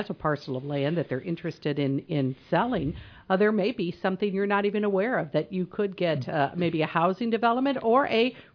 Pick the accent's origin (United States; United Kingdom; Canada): United States; Quincy, Illinois; also born or lived in Missouri; maybe I love Quincy too much, and it's my hometown. And I've lived in Missouri for 10 years.